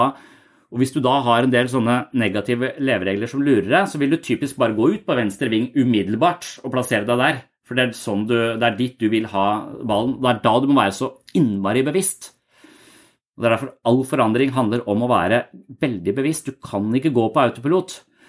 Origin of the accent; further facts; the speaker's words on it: Tønsberg, Vestfold, Norway; moved away as an adult; now in Denmark; Jeg tenkte litt det når jeg flyttet fra Tønsberg, hvor jeg vokste opp, til militæret, og når jeg flyttet fra militæret til Danmark